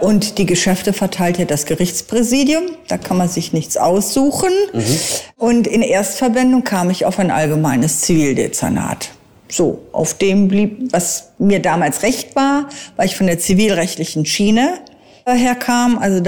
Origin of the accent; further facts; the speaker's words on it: Rhineland, Germany; Ich komme aus dem Rheinland